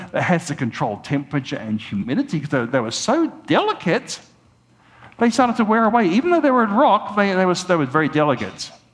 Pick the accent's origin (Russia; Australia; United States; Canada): Australia; Queensland; This is from my home state in Australia, Queensland.